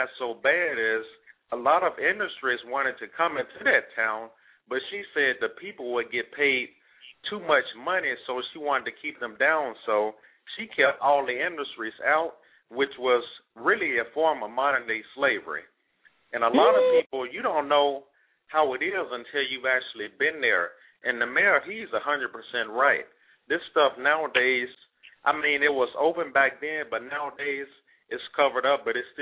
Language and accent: English; Greenville, Mississippi, United States; I definitely can relate the story because me, myself, personally, I'm from Greenville, Mississippi.